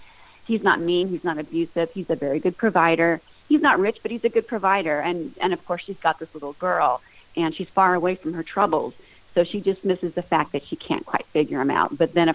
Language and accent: English; California, United States; because I'm from California. Yeah. California is my home, and I live on an earthquake fault.